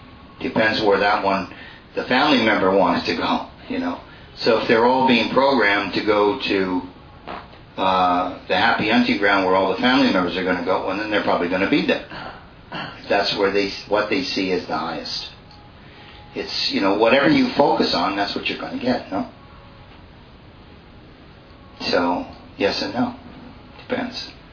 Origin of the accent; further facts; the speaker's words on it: Canada; because I grew up in Canada.